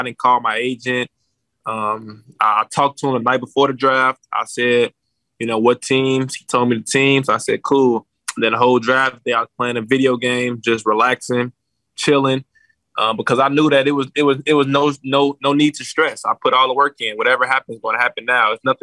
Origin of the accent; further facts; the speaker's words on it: Chicago, Illinois, United States; You know, I'm from Chicago, so I'm seeing all the jerseys